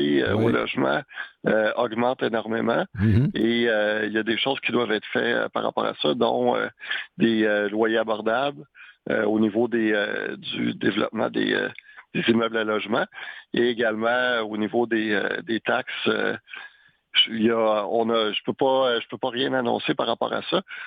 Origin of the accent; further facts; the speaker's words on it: Saint-Bruno-de-Montarville, Quebec, Canada; je suis natif de Saint-Bruno. Ça fait plus de 40 ans que je demeure ici.